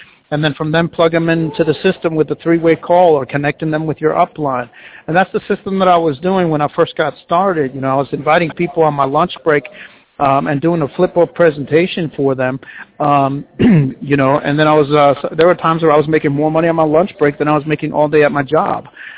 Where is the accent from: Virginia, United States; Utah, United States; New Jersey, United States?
New Jersey, United States; first language Spanish; English is a second language; Spanish was my first language, and then of course I grew up in New Jersey, then moved to the south of North Carolina about 20 years ago.